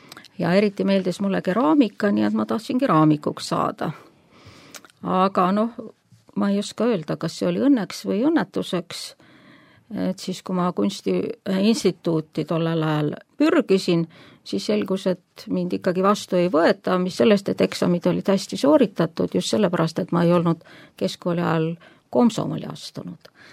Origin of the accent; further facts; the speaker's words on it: Tallinn, Harju County, Estonia; Ja ma olen läbi ja lõhki tallinlane. Olen sündinud Tallinnas, kasvanud, koolis käinud ja elan. Aga kuna mu vanemad on nagu maalt pärit, nii-öelda maa inimesed